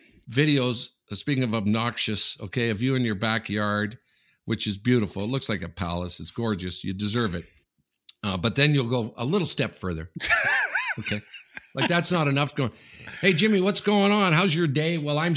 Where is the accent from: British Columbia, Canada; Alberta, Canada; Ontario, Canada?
Ontario, Canada; Sudbury; Yes, my hometown, Rusty.